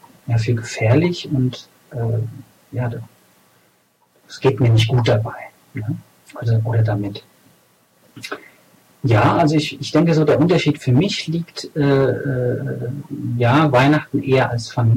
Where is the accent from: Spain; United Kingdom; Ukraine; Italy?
Spain; Wir als Spanier